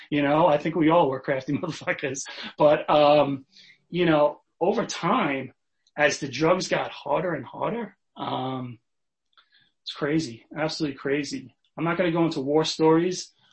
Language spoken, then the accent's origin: English; New York, United States; I grew up in Long Island, New York in a middle-class family as the youngest of three.